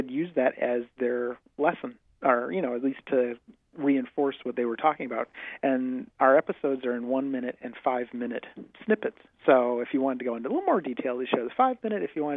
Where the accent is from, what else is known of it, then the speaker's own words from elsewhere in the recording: Miami, Florida, United States; I grew up in Miami, and the planetarium in Miami